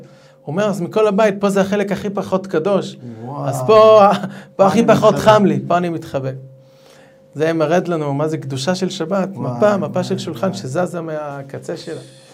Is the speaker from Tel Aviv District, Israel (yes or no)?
no; Haifa, Haifa District, Israel; באמת בתור חיפאי, אז היינו הולכים הרבה בליל שבס